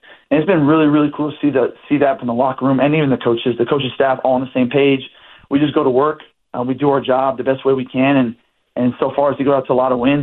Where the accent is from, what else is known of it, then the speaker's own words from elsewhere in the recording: Texas, United States; now in Boston, United States; And I'm from Texas. I've been a lot of places.